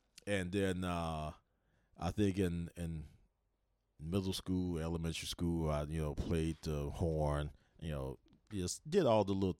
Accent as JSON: {"language": "English", "town": "Gary", "region": "Indiana", "country": "United States", "tie": "born or raised there", "said": "our house on the block at that time was in Gary, for me when I was born on Chase Street."}